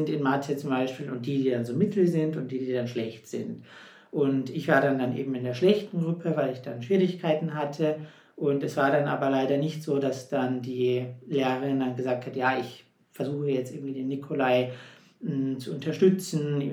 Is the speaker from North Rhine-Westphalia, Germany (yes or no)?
no; Munich, Bavaria, Germany; Hallo, ich komme aus München.